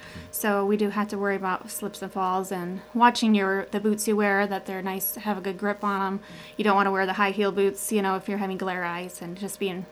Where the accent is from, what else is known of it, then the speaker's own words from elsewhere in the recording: Minnesota, United States; Not too much in this area, but I'm originally from Southwest Minnesota